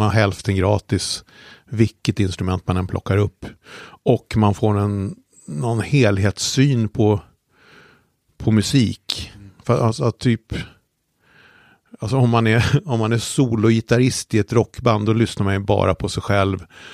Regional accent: Stockholm, Stockholm County, Sweden; jag växte upp på Vindö kan man säga. Och sen så bodde vi i Hagsätra och sen så när jag var 9 år så flyttade vi till Skärholmen. Och i Skärholmen bodde jag tills jag flyttade hemifrån och det gjorde jag när jag var 17 kanske.

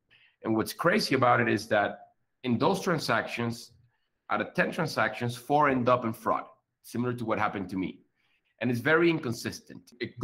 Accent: Venezuela; I'm from Venezuela. I've been living across the world for the past 12 years now. And I was living in Colombia back in 2012.

